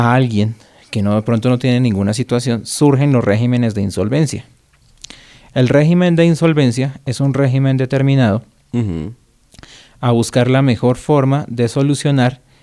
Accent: Colombia; nosotros como los colombianos tenemos un pésimo manejo de nuestros ingresos, de nuestras deudas.

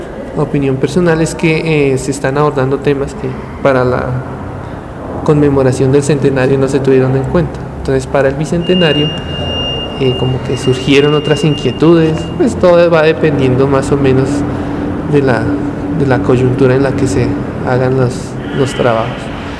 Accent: Zipaquirá, Cundinamarca, Colombia; O hacer algo que tuviera que ver con Zipaquirá, pues yo soy de Zipaquirá.

